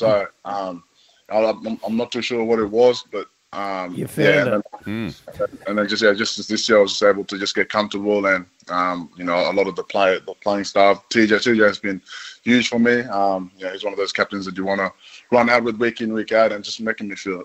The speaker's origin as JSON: {"language": "English", "region": "Queensland", "country": "Australia", "tie": "born or raised there", "said": "growing up in Queensland, there was a lot of rugby league there."}